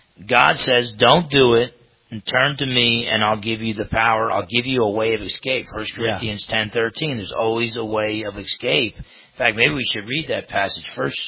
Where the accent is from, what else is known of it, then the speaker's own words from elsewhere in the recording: New Jersey, United States; I used to box growing up in New Jersey.